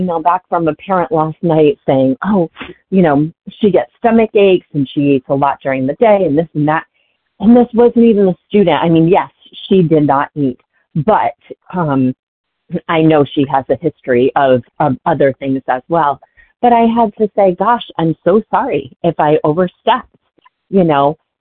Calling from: Massachusetts, United States; calling from Massachusetts.

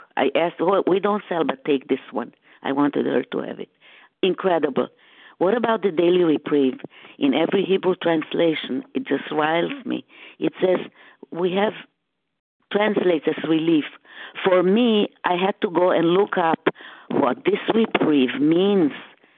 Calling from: Boston, Massachusetts, United States; I'm calling from the Boston area at this time.

